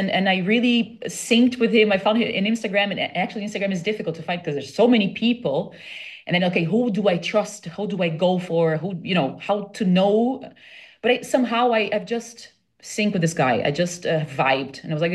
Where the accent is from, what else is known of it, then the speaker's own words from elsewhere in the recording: Brazil; I was away from Brazil, so it was very hard for me also to cope with that because I couldn't be together with her in presence.